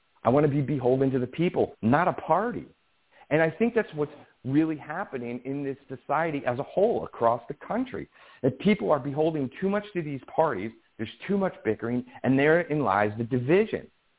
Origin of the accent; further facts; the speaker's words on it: Colonie, New York, United States; also born or lived in Albany; So I was conceived in Albany, and then when my mother was pregnant with me, we moved to Colony, and then I've worked, you know, in Albany